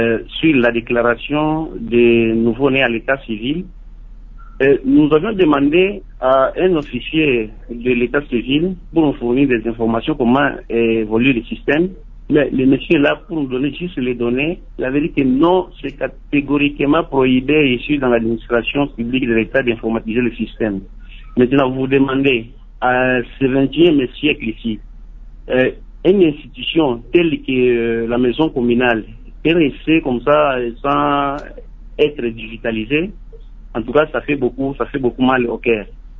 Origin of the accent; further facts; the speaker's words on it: DR Congo; Ici, chez nous, en RDC